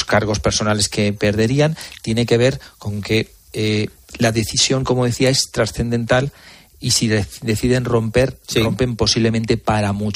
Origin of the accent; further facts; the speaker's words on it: Spain; los españoles, y como españoles incluyo, por supuesto, a los catalanes, estamos preocupados en otras cosas.